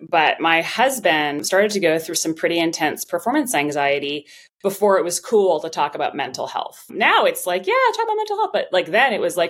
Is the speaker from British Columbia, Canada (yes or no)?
yes; Vancouver, British Columbia, Canada; I'm from Canada. I mean, you know, what's really funny is I was born in Vancouver. I went to school in Vancouver. My mom's from Alberta. I mean, her mom is actually from Ireland, but I mean, she grew up in Canada. My dad is Greek, but like, that's where I grew up.